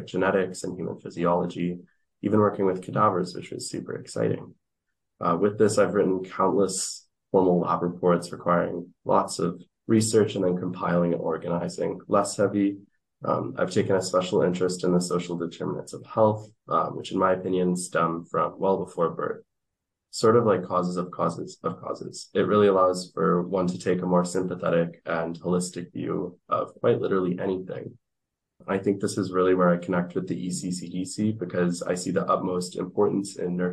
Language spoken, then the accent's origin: English; Canada; I grew up here in Canada